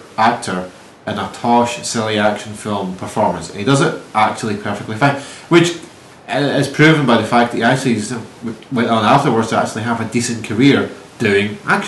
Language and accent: English; Glasgow, Scotland, United Kingdom; I'm from Glasgow